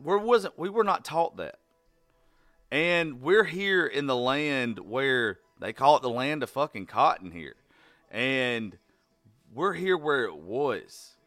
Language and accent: English; Georgia, United States; So I grew up in South Georgia.